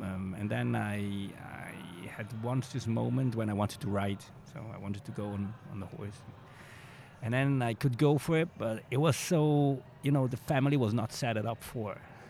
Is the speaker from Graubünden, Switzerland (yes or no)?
no; Zurich, Switzerland; I'm Swiss. I'm coming from Zurich.